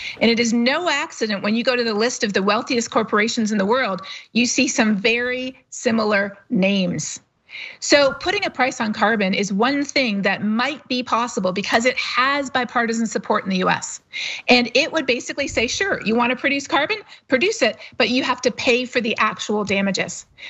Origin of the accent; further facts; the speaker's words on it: Canada; I'm not a US citizen, to be totally honest. I'm Canadian and we have a price on carbon.